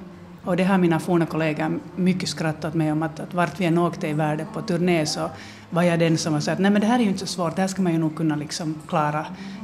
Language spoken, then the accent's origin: Swedish; Finland; Men så här i Finland så ska jag nog säga att min identitet, det första jag tänker på, är inte att jag är finlandssvensk, kanske att jag är svenskspråkig.